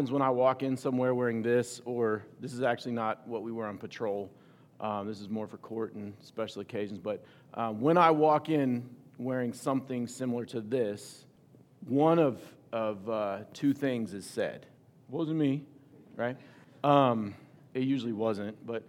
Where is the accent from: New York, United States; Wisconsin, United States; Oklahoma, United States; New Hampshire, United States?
Oklahoma, United States; So, I grew up in Oklahoma, and I'm gonna give you some of my backstory